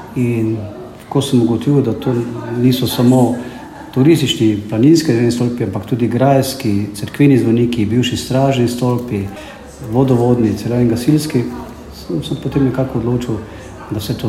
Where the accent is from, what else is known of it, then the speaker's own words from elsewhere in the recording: Slovenske gorice, Slovenia; ker sem iz Slovenskih goric, pa se z tega stolpa res celotne Slovenske gorice odprejo